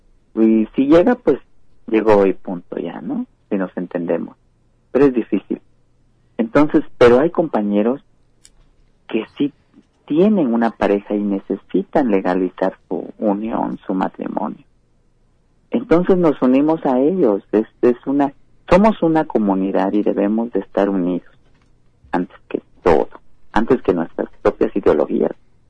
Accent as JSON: {"language": "Spanish", "region": "Oaxaca", "country": "Mexico", "tie": "born or raised there", "said": "somos mushes, pero o sea, los que somos en el Istmo. Sí, los que nacimos ahí o tenemos ¿no? Hemos vivido ahí y ya adoptamos esa característica muy particular de ser mushe."}